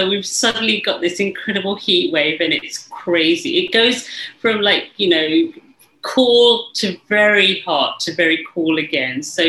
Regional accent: England, United Kingdom; also born or lived in India / Africa; So I grew up in England, but I'm originally from India, but born in Africa.

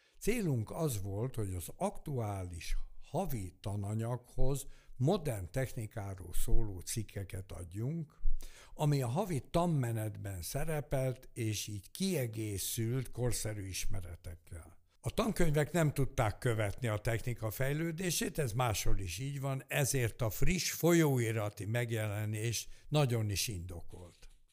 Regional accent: Hungary; Mi magyarok vagyunk, ezt nagyon jól tudjuk

